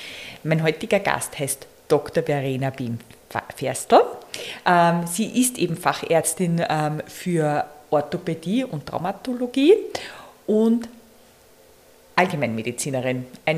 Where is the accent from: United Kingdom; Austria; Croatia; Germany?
Austria; Upper Austria; Als Oberösterreicherin muss ich einfach sagen, die perfekte Wahl.